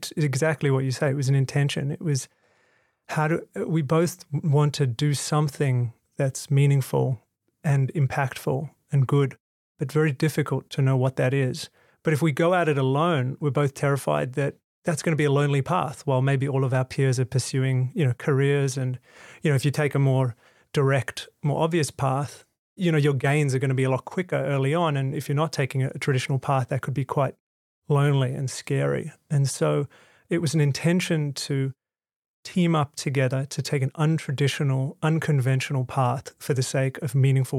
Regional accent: Sydney, New South Wales, Australia; growing up in Sydney with loving families.

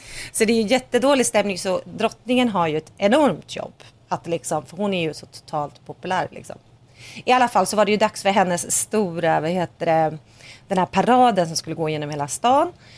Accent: Sweden; now in Los Angeles, United States; Och hemma i Sverige idag är det Sveriges nationaldag.

